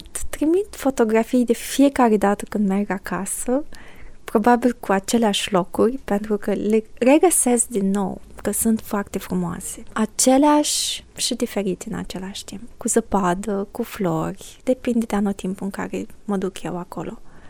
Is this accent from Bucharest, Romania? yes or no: no; Iași, Iași County, Romania; Eu vin din Moldova, din Iași, și în fiecare an mă duc cel puțin o dată pe an.